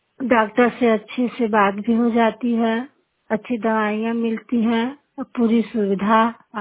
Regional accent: Jignauri, Uttar Pradesh, India; मेरा उम्र 48 साल है, मैं गांव जिगनौरी मिर्जापुर की रहने वाली हूँ।

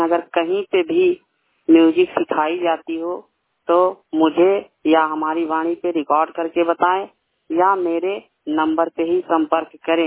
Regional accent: Siddharthnagar, Uttar Pradesh, India; now in Delhi, India; हम इस समय दिल्ली कंझौला में रहते हैं। मेरा गांव है यूपी सिद्धार्थ नगर।

